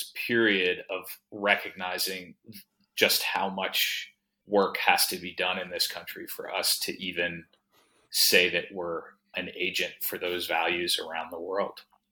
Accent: United States; And I come to it as an American with some sense that, yes, we are in this ongoing multi-century struggle of our own

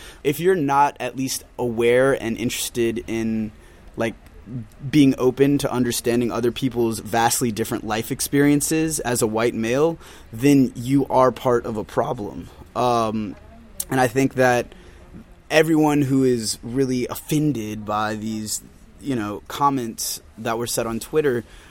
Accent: Atlanta, Georgia, United States; When I first came to BU, I was like, I hit culture shock because I'm from Atlanta

